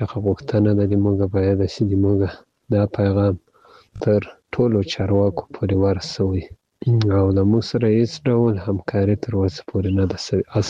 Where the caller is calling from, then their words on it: Ghazni, Afghanistan; زه د غزنی دی ولایت د یک دی ولسوالۍ څخه تاسو ته پیغام پرېږدم.